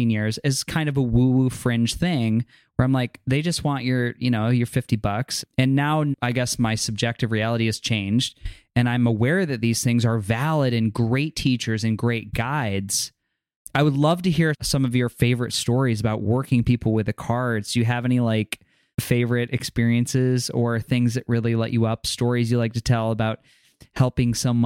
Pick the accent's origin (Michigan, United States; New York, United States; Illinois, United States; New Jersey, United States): New York, United States; growing up in New York or walking around New York City, I remember my experience with like a card reader was walking by like in Hell's Kitchen